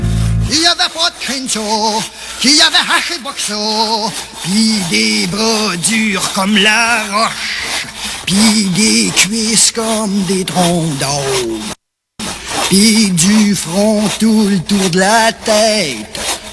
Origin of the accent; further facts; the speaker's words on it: Val-d'Or, Quebec, Canada; born there; Dans ce pays qui était comme un œuf le 13 février 1939, je suis né à Val d'Or en Abitibi.